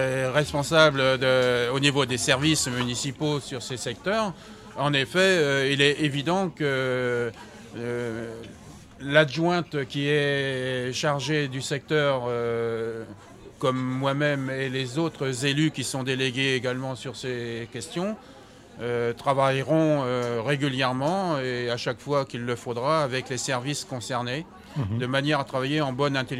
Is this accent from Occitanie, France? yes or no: no; Senlis, Hauts-de-France, France; born there; Je ne suis pas béthisien, véritablement, puisque je suis né à Senlis. Mais bon, c'est pas très loin.